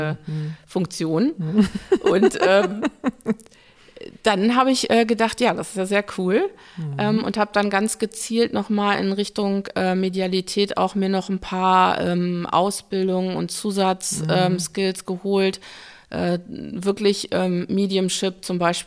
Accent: Northern Germany, Germany; man kommt ja jetzt als Norddeutsche jetzt nicht auf die Idee zu sagen, oder norddeutsche Halbholländerin

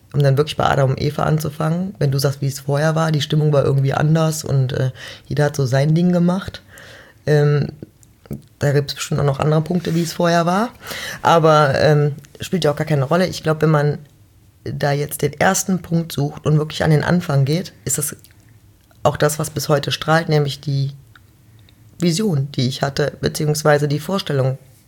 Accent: Mönchengladbach, North Rhine-Westphalia, Germany; Jetzt komme ich ja auch aus Mönchengladbach und die Musikszene ist war immer schon ein bisschen schwierig

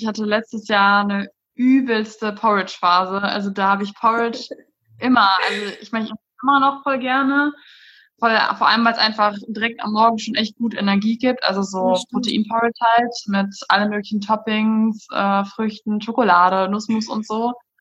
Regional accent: North Rhine-Westphalia, Germany; ich komme aus Rhein-Sieg, ja genau, am 27. Januar. Genau, und ich komme aus dem Rhein-Sieg-Kreis.

